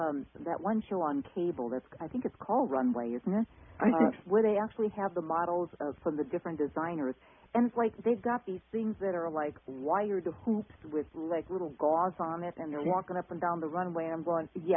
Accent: Chicago, Illinois, United States; When I was growing up in South Chicago, those were called weapons.

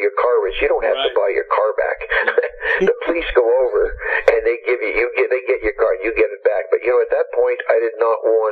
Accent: Nova Scotia, Canada; I was brought up in Nova Scotia.

